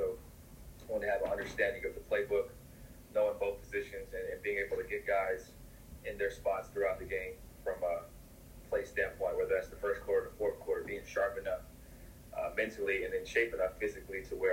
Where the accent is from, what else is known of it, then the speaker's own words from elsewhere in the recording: Ohio, United States; See, I'm from Ohio, you know what I'm saying?